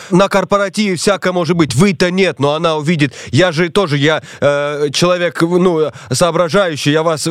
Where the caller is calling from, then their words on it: Moscow, Russia; я сейчас из Москвы вам звоню, потому что в командировке.